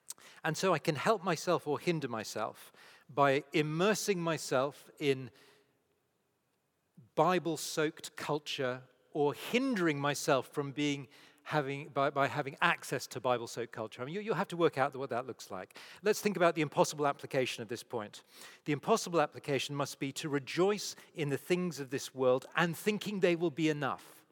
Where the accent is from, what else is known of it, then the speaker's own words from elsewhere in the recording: United Kingdom; It's usually about sort of making sure that as British people we get access to enough tea every day and enough roast potatoes on Sundays.